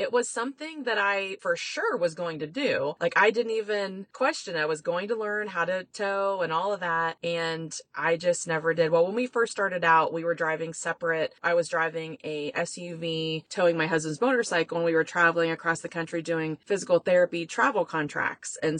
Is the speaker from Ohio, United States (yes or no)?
yes; Ohio, United States; also born or lived in Florida; We're from Ohio. In fact, we're in Ohio right now, Northeast Ohio, but we lived in Florida for 20 years before we started traveling.